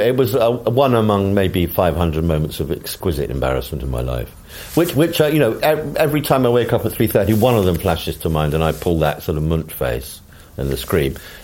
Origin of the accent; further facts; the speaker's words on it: Highgate, London, United Kingdom; In Highgate, near Kenwood House, the most beautiful part of London.